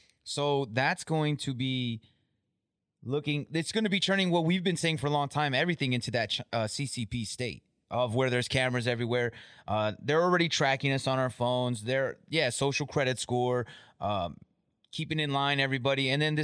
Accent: United States; at least for me as an American

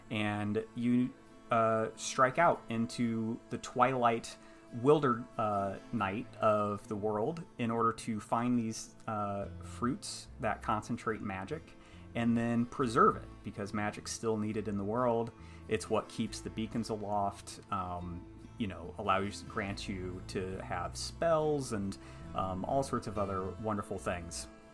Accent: Illinois, United States; moved away as an adult; also born or lived in North Carolina; But I'm originally from Illinois, moved to North Carolina fresh out of college, because we got offered a job to move down there. And then we've kind of been in the South since.

